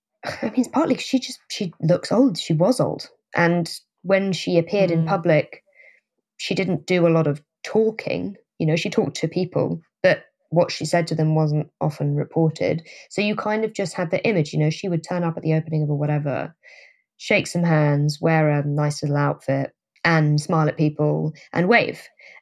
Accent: London, United Kingdom; I grew up in London.

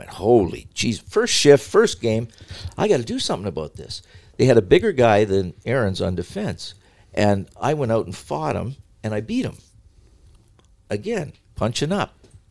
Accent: Sarnia, Ontario, Canada; So 3 o'clock in the morning, I drive from my hometown in Sarnia, 180 kilometers, 150 miles or so to Toronto.

